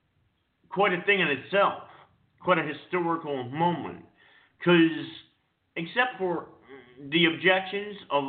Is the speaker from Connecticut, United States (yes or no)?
yes; Fairfield, Connecticut, United States; I know that in my hometown of Fairfield, there used to be an actual Nike missile base.